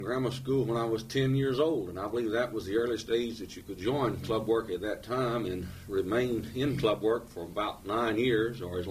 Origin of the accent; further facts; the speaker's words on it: United States; I'm from Wayne County originally, yes.